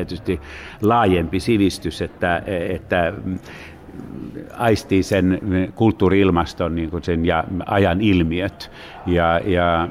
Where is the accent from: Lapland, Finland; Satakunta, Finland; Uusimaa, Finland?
Satakunta, Finland; Pori; Et meillähän on sama tausta sikäli, että me molemmat tulemme Porista.